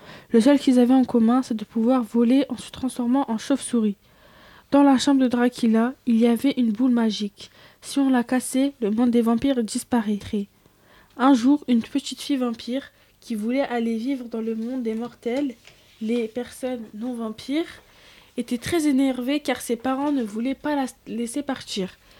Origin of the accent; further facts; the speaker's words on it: Canada; Je suis canadienne et j'ai découvert ce pays lors d'une excursion en bateau.